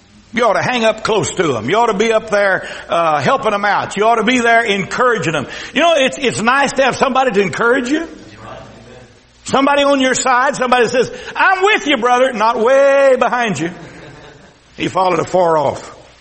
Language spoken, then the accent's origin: English; Texas, United States; accent: Texas twang; Now, you can tell I've got a Texas twang. I was raised in Texas. All of my college and all of my teaching English and history didn't change this Texas twang.